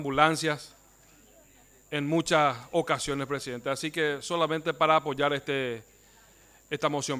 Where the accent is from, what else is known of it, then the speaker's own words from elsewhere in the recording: Gran Chaco, Paraguay; y más aún de donde vengo yo, allá del Chaco paraguayo